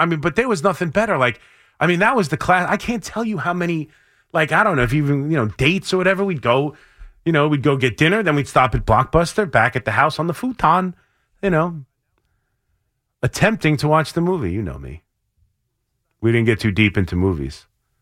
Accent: Long Island, New York, United States; I didn't grow up in. I grew up on Long Island, so I don't.

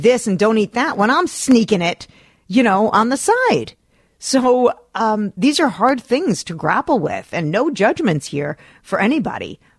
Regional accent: Parsippany, New Jersey, United States; In my house, growing up in Parsippany, New Jersey, my friends used to come over because we had the junk drawer.

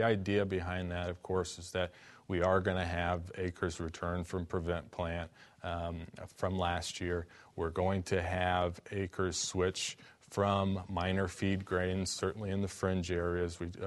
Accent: Paxton, Illinois, United States; I grew up in a farm community, Paxton, Illinois. My parents were not farmers. My grandparents and uncles were farmers.

